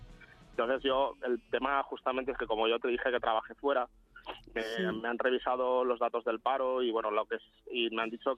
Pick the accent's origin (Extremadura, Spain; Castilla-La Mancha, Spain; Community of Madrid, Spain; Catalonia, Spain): Catalonia, Spain; Tarragona; yo soy de aquí de Tarragona, estoy en Comunidad Autónoma en Cataluña.